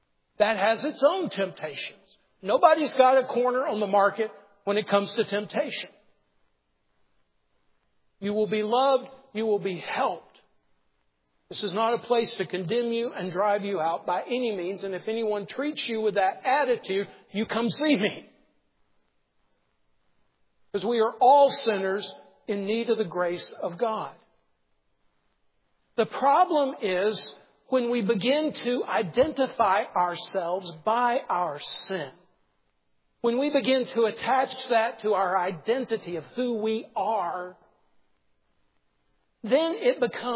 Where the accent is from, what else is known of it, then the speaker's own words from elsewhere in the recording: South Carolina, United States; He called me a hillbilly. hillbilly because I'm from South Carolina.